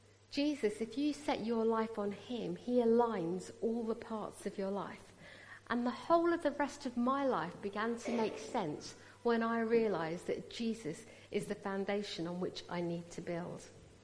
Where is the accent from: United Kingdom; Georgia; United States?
United Kingdom; Wimbledon, London; When we were growing up, mum was trying to look after us. And the local church where I grew up in Wimbledon